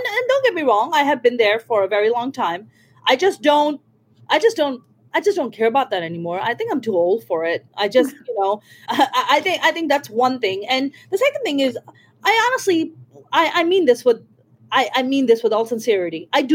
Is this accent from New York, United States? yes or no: yes; New York, United States; I'm a New Yorker. I grew up in New York. I tend to be very direct.